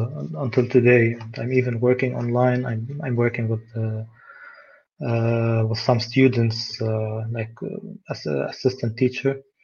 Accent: Beirut, Beirut Governorate, Lebanon; now in Berlin, Germany; Yeah, I grew up in Beirut.

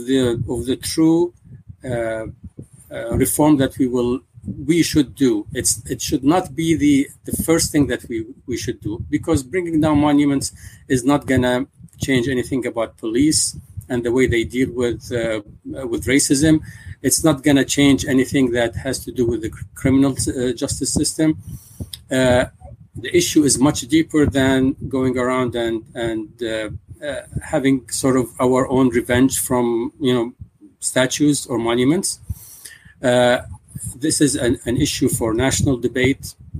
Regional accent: Baghdad, Baghdad Governorate, Iraq; Now, I'm from Baghdad

